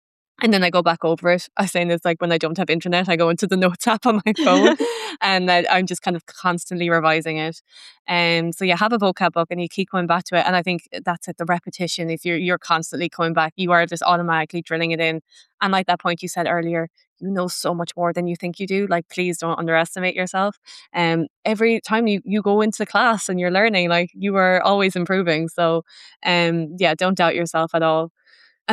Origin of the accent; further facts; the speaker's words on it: Ireland; okay, but I'm an Irish person